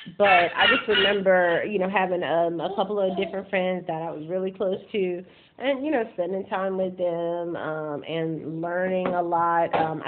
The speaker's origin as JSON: {"language": "English", "town": "Garner", "region": "North Carolina", "country": "United States", "tie": "born or raised there", "also_born_or_lived": "Long Island, New York", "said": "Well, I grew up in two different places. So a portion of the time was in Long Island, New York, and then a portion, I guess as I got older, was in Garner, North Carolina."}